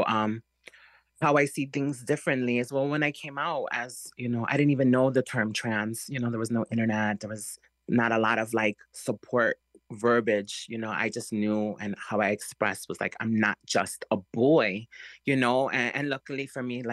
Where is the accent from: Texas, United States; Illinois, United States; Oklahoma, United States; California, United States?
Illinois, United States; Chicago; You know, I grew up in Chicago, through Pilsen, through Cicero and Little Village, and the community around was very judgmental